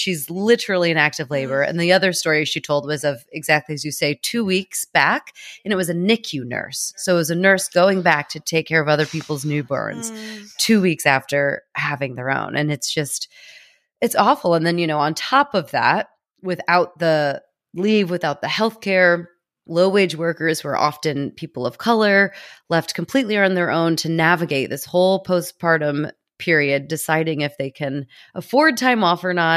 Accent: United States; because as an American, as someone who has been speaking about everything going on there in terms of Roe being overturned

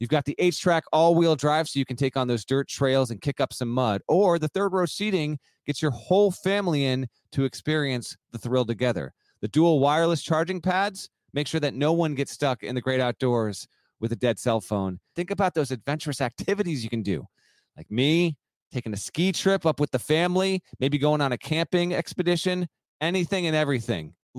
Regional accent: Connecticut, United States; let's just use my home state, school A in Connecticut and school B in Connecticut

